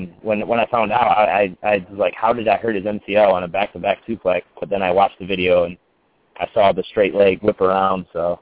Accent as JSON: {"language": "English", "region": "New York", "country": "United States", "lives_now": "Pacific Northwest, United States", "said": "I'm from New York originally, but I'm out here in the Pacific Northwest because of the Army."}